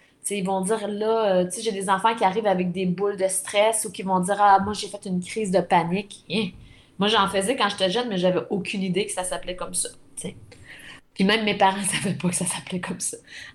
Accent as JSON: {"language": "French", "region": "Quebec", "country": "Canada", "said": "Je viens de la Abitibi, là."}